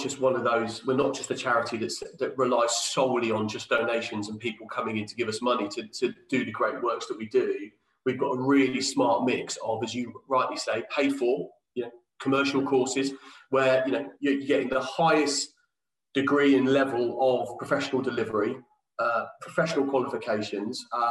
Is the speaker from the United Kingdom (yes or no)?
yes; Northampton, East Midlands, United Kingdom; But no, originally I grew up in Northampton in the Midlands, which is about as far from the sea in the UK as you can get.